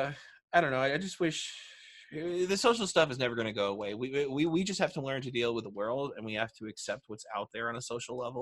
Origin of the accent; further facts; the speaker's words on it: United States; Yeah, I'm an American. What do you expect?